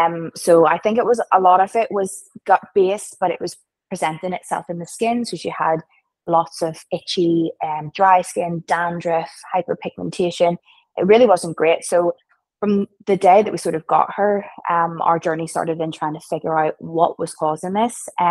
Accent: Belfast, Northern Ireland, United Kingdom; I am from Belfast, Northern Ireland.

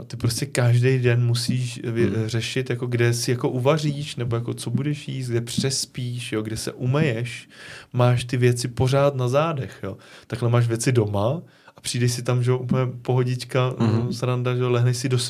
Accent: Sušice, Plzeň Region, Czechia; že já jsem původně ze Sušice, tak ze Sušice by jsem na kajaku chtěl dojet do moře

